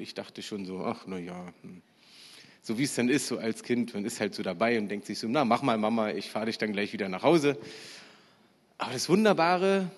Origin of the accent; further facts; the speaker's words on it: Berlin, Germany; ich komme aus Berlin, ich lebe in Berlin, bin in Berlin aufgewachsen, habe sogar noch die Zeiten der Mauer erlebt. Als ich 9 war, ist die Mauer niedergefallen.